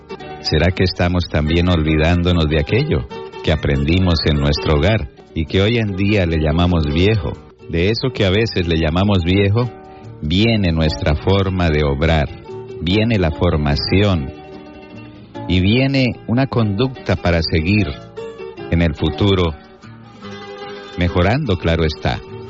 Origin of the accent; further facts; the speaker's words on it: Tolima, Colombia; Soy del Tolima, soy tolimense.